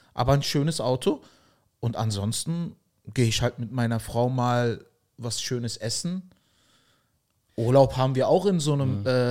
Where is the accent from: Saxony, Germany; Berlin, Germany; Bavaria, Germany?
Berlin, Germany; Und ich bin halt in der zweiten Generation geboren, aber hier geboren, aufgewachsen. Und meine Eltern, also wir sind halt im Wedding groß geworden, wir haben zu fünft in 59 Quadratmetern gewohnt.